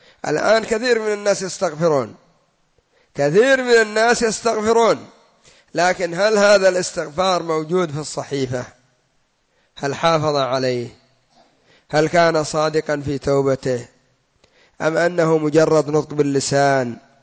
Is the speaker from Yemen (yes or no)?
yes; Yemen; أو هكذا عندنا في اليمن جلسة يسموها تخولا